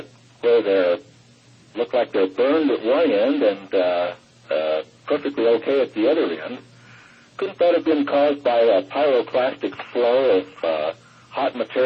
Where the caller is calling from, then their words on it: Albuquerque, New Mexico, United States; Charles, now back in Albuquerque.